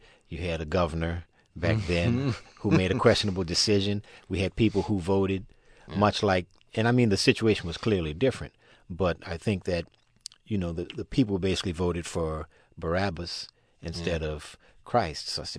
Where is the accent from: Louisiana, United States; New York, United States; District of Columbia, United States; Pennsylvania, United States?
Louisiana, United States; New Orleans; Yeah, well, you know, in growing up in New Orleans, we have a lot of musical families.